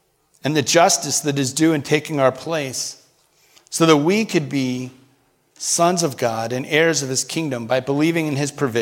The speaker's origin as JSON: {"language": "English", "region": "New Jersey", "country": "United States", "said": "For example, we're from South Jersey and it's Philadelphia area"}